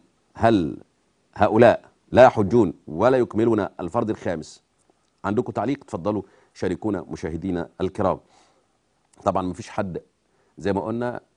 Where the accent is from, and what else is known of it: Upper Egypt, Egypt